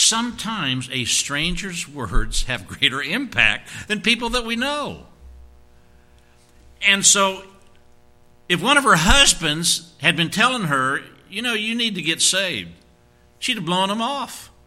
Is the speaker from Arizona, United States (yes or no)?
no; Indiana, United States; We were living down in Jacksonville, Florida area. And we're from Indiana, and I didn't want to come back to Indiana.